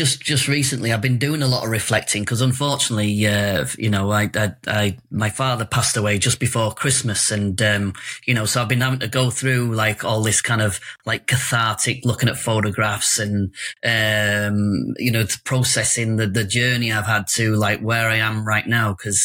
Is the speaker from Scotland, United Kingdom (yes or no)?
no; Middleham, Yorkshire and the Humber, United Kingdom; also born or lived in Africa; But I suppose life really began when I moved back to the UK and moved to Middleham, North Yorkshire, which is kind of like where I say I'm from, even though I say I grew up in Africa. And that being a horse racing town